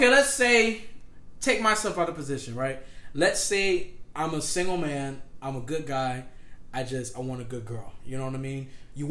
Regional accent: Detroit, Michigan, United States; growing up in Detroit, Michigan

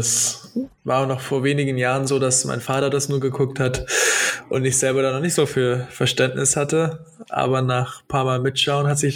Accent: Vorarlberg, Austria; Ganz aus dem Westen, aus Vorarlberg.

